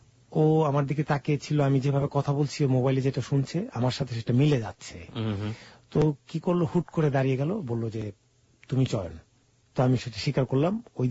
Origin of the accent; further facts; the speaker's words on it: Dhaka, Dhaka Division, Bangladesh; আমি ঢাকা লালবাগ থেকে এসেছি।